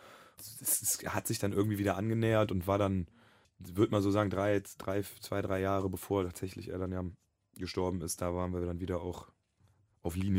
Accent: Cologne, North Rhine-Westphalia, Germany; born there; wir dann aus Köln wegziehen mussten, auch nach Grevenbruch, nichts gegen Grevenbruch, falls es Hörer aus Grevenbruch gibt, aber wenn man als gebürtiger Kölner dann quasi gezwungenermaßen den Niederrhein heraufgezogen wird, dann ist es schwierig.

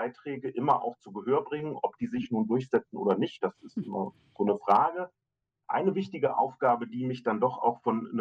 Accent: Eichsfeld, Germany; Auf der einen Seite komme ich so ja aus dem Eichsfeld, kirchlicher Nahraum, alles mitgemacht, was man so in der klassischen kirchlichen Sozialisation machen kann und habe da auch meine Heimat gefunden.

